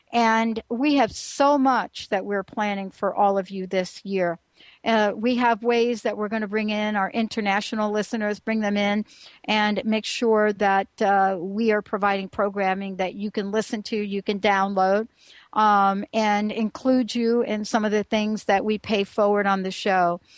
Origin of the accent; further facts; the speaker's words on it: Bronx, New York, United States; I'm a girl from the Bronx.